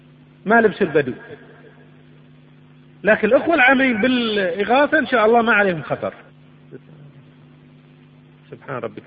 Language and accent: Arabic; Kenya; ليس هذا عندنا في كينيا